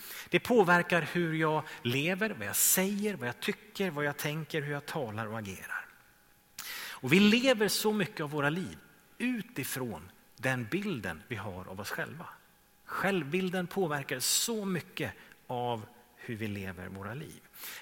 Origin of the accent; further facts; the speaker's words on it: Trollhättan, Västra Götaland County, Sweden; Jag är svensk. Jag är man. Jag är gift. Jag är pappa. Jag är 47 år. Jag är Trollhättebo. Jag är Norrlands ättling och stockholmare.